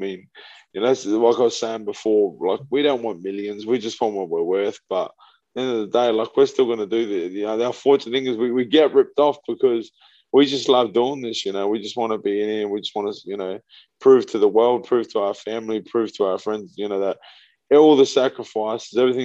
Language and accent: English; Australia; I came from Australia.